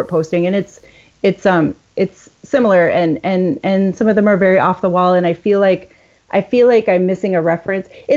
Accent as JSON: {"language": "English", "country": "United States", "said": "because I don't live there, or because I guess I'm American and I'm an ugly American"}